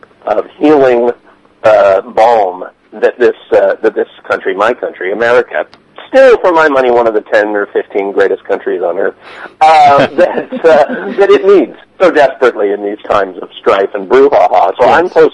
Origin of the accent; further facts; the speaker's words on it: United States; I may have mentioned that I'm an American